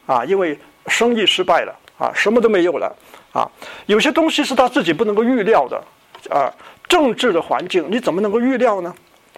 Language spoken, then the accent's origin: Chinese; China